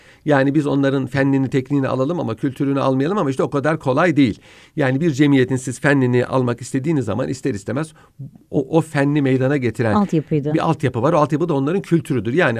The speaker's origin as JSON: {"language": "Turkish", "region": "Ankara", "country": "Turkey", "tie": "born or raised there", "said": "Şimdi benim çocukluğum Ankara'da geçti."}